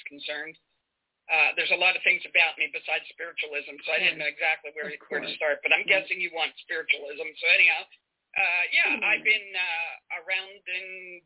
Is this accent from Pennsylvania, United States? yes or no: yes; Pittsburgh, Pennsylvania, United States; I'm from Pittsburgh. Karen's church is in Newcastle, which is about an hour away.